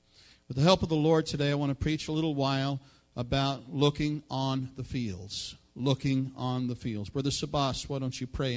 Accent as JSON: {"language": "English", "town": "New York City", "region": "New York", "country": "United States", "tie": "born or raised there", "said": "And, of course, I am from the Bronx originally, so I am. Everybody says I'm from Oklahoma. I am not. I grew up here in the Northeast in New York City."}